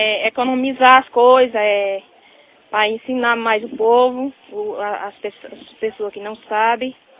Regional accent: Jatiúca, Brazil; Eu sou de Jatiúca, faço parte daqui do Carrapato, da comunidade. Sou agricultora.

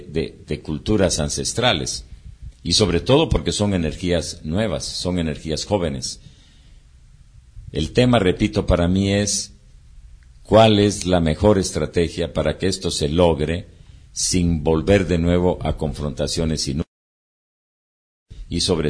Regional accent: Guatemala; sí, nos llamamos guatemaltecos. ¿Por qué? Porque nacimos en Guatemala.

